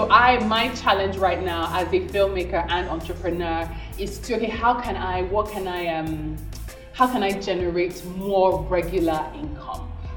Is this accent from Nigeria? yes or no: yes; Nigeria; I'm Nigerian